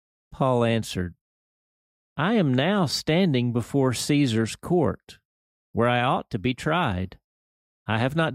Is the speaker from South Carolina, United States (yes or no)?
no; Dumas, Oregon, United States; also born or lived in Kentucky / Texas / Tennessee / Arkansas; then Pendleton, my mom and dad's home, about 10 miles away, then Dumas in Deschutes County, that's my hometown.